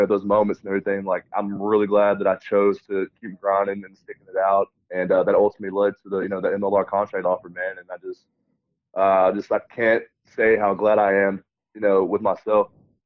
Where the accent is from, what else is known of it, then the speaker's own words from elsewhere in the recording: Texas, United States; be close to my hometown and just kind of help grow the game of rugby. In Texas, where it's really not that big.